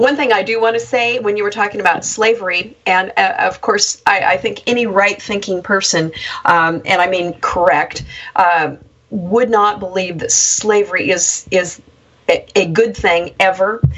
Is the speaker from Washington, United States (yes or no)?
no; Bend, Oregon, United States; also born or lived in Salem; I was born in Salem, the capital. I was raised in Bend, Oregon, where there's a lot of good people who are more common sense and more conservative and not quite so nutty.